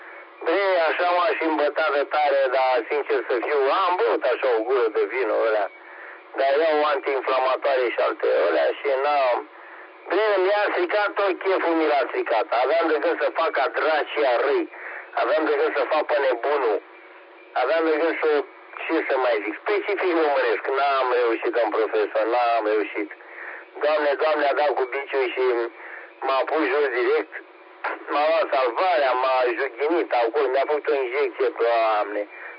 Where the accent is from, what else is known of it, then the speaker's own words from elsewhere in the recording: Romania; Și noi suntem români și trebuie să iubim România.